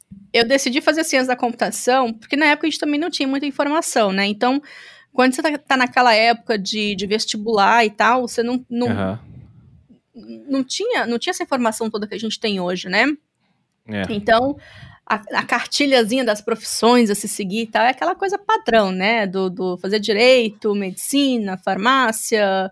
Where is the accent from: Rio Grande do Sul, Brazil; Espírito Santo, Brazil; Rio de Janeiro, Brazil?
Espírito Santo, Brazil; Não, eu sou do Espírito Santo, sou do interior do Espírito Santo.